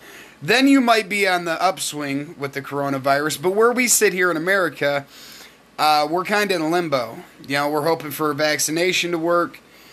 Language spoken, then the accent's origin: English; Michigan, United States; When I grew up in Michigan, man, I dealt with the winter a lot better